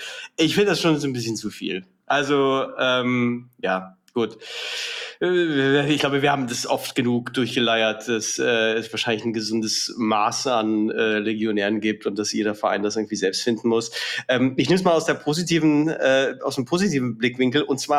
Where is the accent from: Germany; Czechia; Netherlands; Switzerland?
Czechia; Also ich kann mich jetzt als Tscheche nicht über zu viele Tschechen beklagen.